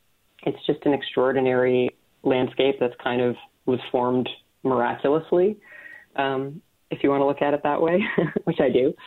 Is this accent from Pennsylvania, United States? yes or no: no; Mount Horeb, Wisconsin, United States; moved away; You know, I've been gone for a long time now, and you know, the way that I look at my hometown has changed kind of drastically since I was there.